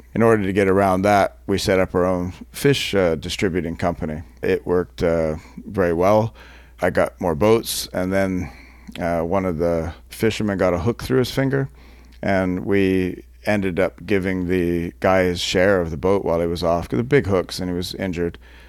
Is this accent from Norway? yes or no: no; Canada; But I'm not American, by the way. I'm Canadian.